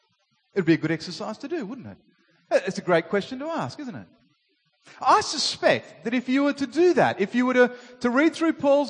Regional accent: Australia; I am Australian.

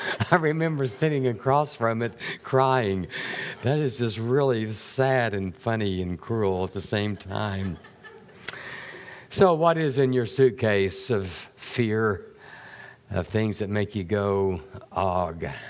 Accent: the South, United States; I grew up in the South, and in the South, I heard this phrase quite a bit, a God-fearing man.

